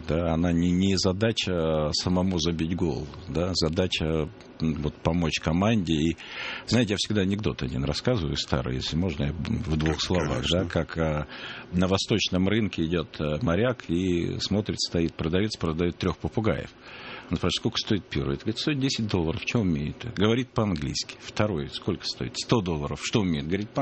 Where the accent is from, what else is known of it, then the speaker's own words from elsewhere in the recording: Yaroslavl, Yaroslavl Oblast, Russia; поскольку я из Ярославля